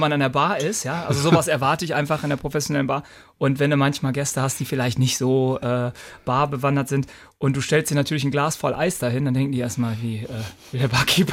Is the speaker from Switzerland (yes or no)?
no; England, United Kingdom; German is a second language; Ich würde sagen, als Engländer, das ist was zu Tea Time.